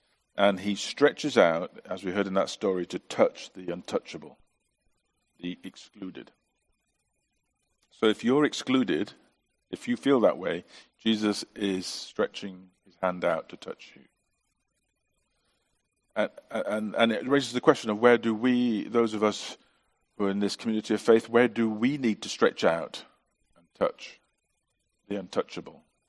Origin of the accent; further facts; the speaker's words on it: England, United Kingdom; born there; I mean, I was born in England, not in Ukraine.